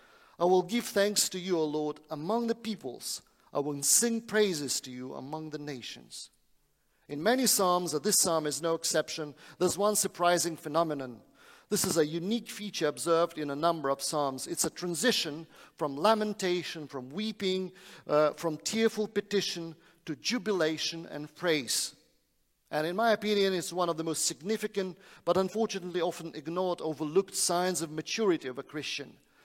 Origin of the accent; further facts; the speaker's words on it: Moldova; I can travel because I'm a Moldavian citizen. I have a Moldavian passport. So when the war began, I brought my family to my hometown in Moldova.